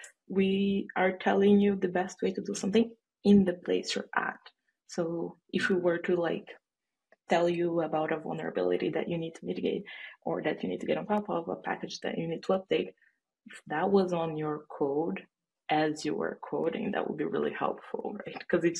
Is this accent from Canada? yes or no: no; Brazil; English is a second language; now in United States; I never been through that because I'm not American. If you're sensing an accent, I'm Brazilian, not American, and I don't do jury duty.